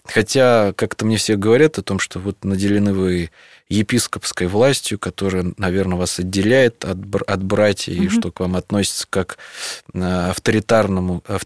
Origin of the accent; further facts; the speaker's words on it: Ryazan, Ryazan Oblast, Russia; also born or lived in Perm; когда я из Перми, где я родился, переехал с родителями в Рязань, поскольку там находились родственники наши.